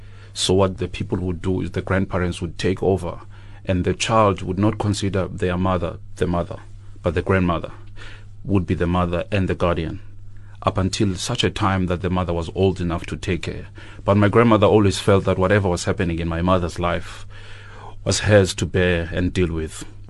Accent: Port Elizabeth, Eastern Cape, South Africa; I come from Zwide Township, which is in Port Elizabeth, or just outside of Port Elizabeth.

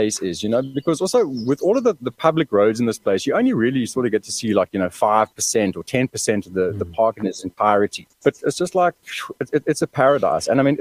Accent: Pretoria, Gauteng, South Africa; I grew up in Pretoria. I went to Tux.

